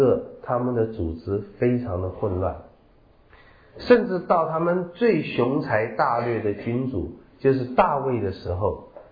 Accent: China

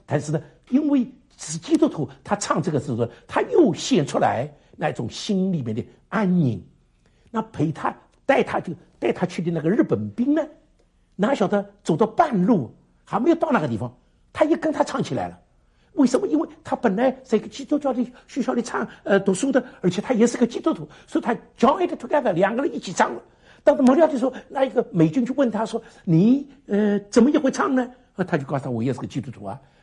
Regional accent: Shanghai, China; 我是上海人

